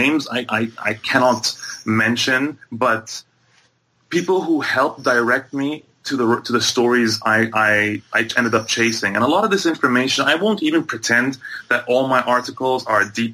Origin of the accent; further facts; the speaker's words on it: Egypt; growing up in Egypt under an oppressive regime that also had a fascination with history